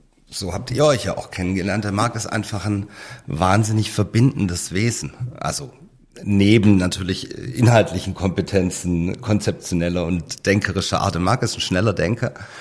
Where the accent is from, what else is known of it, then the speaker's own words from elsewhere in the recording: Murrhardt, Baden-Württemberg, Germany; Ich bin aus Murrhardt. Das ist ein kleiner Ort, 40 Kilometer von Stuttgart entfernt. Viermal so viel Wald wie Stadtfläche.